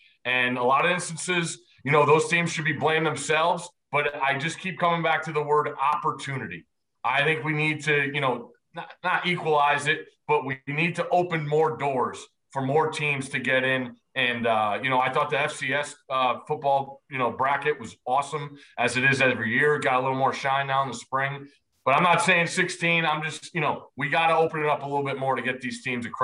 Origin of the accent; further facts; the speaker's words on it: Connecticut, United States; you mentioned I grew up in Connecticut